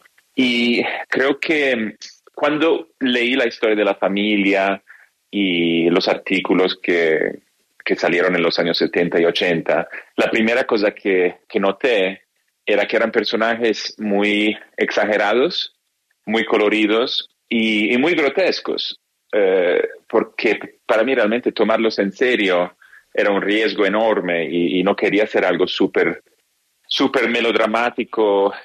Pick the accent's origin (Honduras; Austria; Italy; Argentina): Italy; Milan, Lombardy; yo crecí en Milán